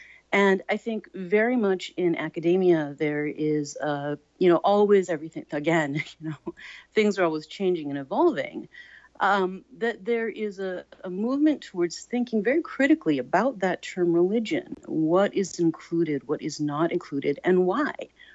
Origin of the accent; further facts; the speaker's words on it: Minnesota, United States; So although I was born and raised in the Midwest, in Minnesota.